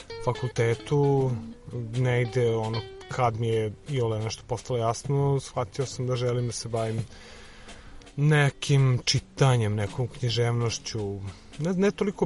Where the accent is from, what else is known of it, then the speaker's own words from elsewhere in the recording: Belgrade, Serbia; iz Beograda sam.